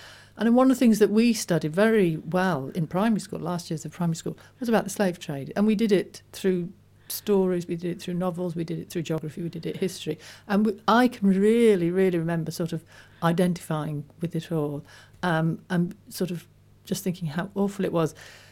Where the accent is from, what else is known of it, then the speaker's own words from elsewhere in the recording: Birmingham, West Midlands, United Kingdom; I grew up in Leafy Edgbaston, and I attended Edgbaston High School